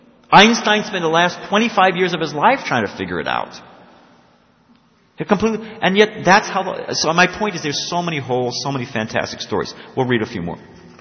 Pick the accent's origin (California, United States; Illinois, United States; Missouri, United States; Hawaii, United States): Missouri, United States; I'm from Missouri, you got to show me.